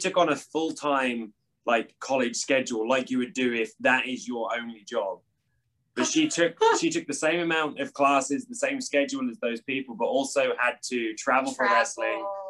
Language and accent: English; East of England, United Kingdom; So I was born in Galston, which is in Norfolk, which I just tell everyone Norwich, because that's the closest like city to where I'm from. I'm from like a small like seaside beach town that is just, it's a very small kind of area.